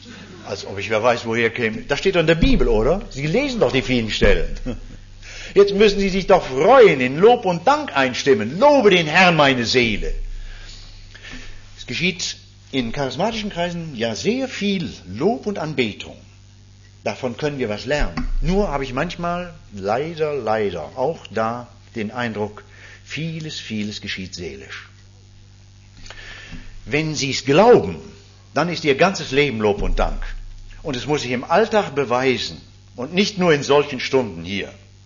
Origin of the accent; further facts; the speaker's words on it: Hesse, Germany; Das war bei uns in meiner früheren Heimat, ich komme aus Nordhessen, aus dem Waldecker Land, nicht so.